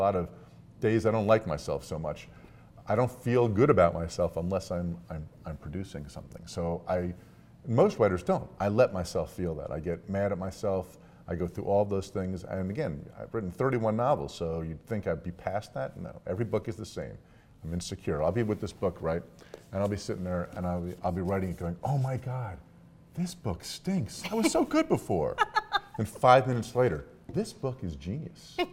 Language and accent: English; Newark, New Jersey, United States; I'm from New Jersey.